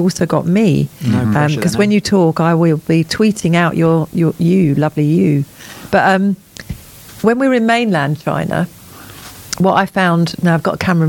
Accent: East of England, United Kingdom; Maybe because I'm from Essex.

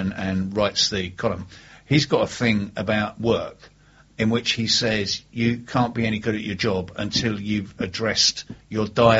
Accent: London, United Kingdom; accent: Cockney; you're a wench, I'm a Cockney.

